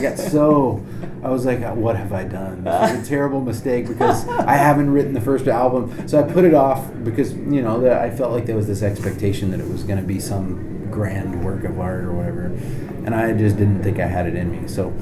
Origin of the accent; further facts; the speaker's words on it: the South, United States; Like, is it just the denomination that I grew up in the South that didn't talk about new creation and about what we were saved for, you know?